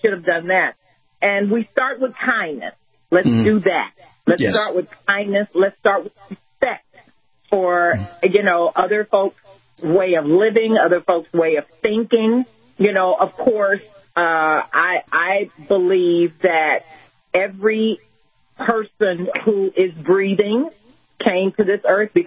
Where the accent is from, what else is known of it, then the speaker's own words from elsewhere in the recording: Texas, United States; I love football. I'm from Texas. So, you know, football is in my blood.